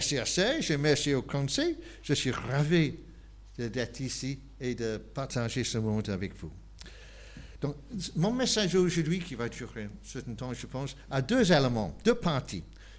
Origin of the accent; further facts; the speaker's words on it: Wales, United Kingdom; French is a second language; Et moi, je viens d'un petit pays à côté qui s'appelle le Pays de Galles. Donc, nous sommes des Britanniques, mais je ne suis pas anglais.